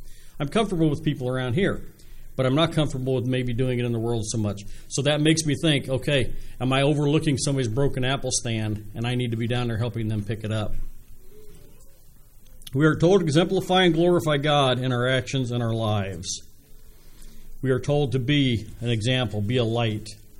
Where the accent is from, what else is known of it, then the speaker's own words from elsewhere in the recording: Indianapolis, Indiana, United States; I used to say when I was growing up in Indianapolis, and it's still that way